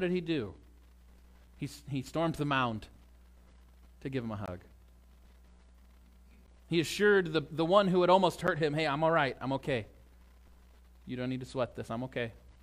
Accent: St. Louis, Missouri, United States; I grew up in St. Louis, so sorry, Chicago people.

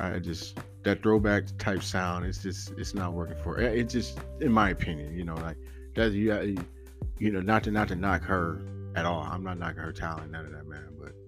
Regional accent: California, United States; You know, I'm from the West Coast, I'm from Cali, and I that's my beloved state.

